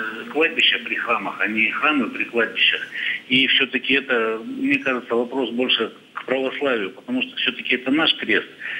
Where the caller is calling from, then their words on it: Yekaterinburg, Sverdlovsk Oblast, Russia; Я звоню из Екатеринбурга.